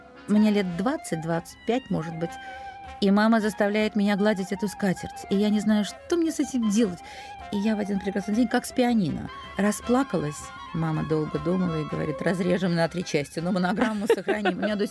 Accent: Saint Petersburg, Russia; born there; Родилась в Ленинграде

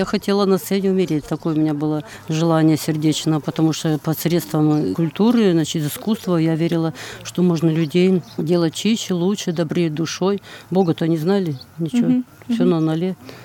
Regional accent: Kamensk-Uralsky, Sverdlovsk Oblast, Russia; Город Каменск-Уральский.

